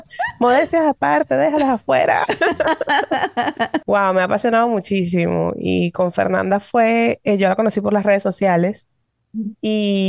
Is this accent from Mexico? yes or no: no; Venezuela; Bueno, venezolana, mamá venezolana, mi papá es colombiano. Allá crecí, me crié, estudié Derecho. Me gradué cuando tenía 21 años